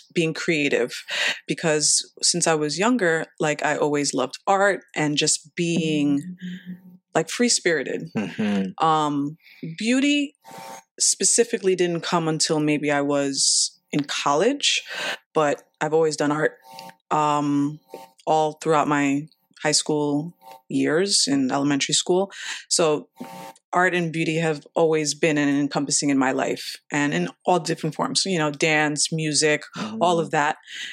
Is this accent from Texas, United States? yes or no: no; New York, United States; I'm from New York, native New Yorker. Queens to Long Island. Still here in Long Island, unfortunately.